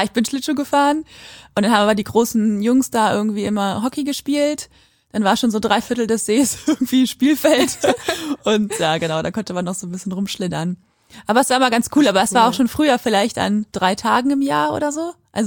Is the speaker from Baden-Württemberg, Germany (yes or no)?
no; Quakenbrück, Lower Saxony, Germany; in Quakenbrück, da wo ich aufgewachsen bin, da gibt's auch einen Rodelberg und bei uns ist auch super platt.